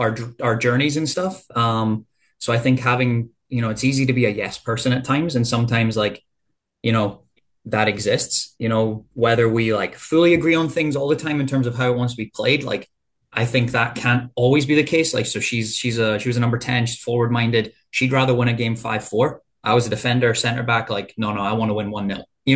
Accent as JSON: {"language": "English", "region": "Scotland", "country": "United Kingdom", "tie": "born or raised there", "also_born_or_lived": "United States", "said": "Like growing up in Scotland"}